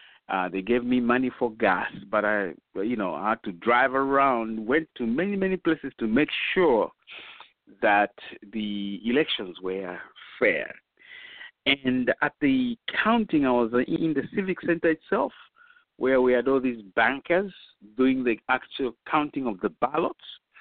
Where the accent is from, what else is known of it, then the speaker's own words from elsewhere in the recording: Zambia; I am originally from Africa, Zambia.